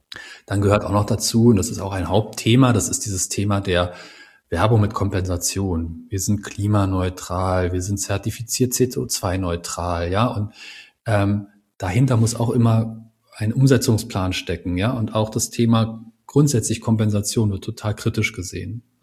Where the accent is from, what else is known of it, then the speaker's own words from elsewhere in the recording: Berlin, Germany; und ich vor allem auch als Berliner, was es heißt, mit Behörden zusammenzuarbeiten.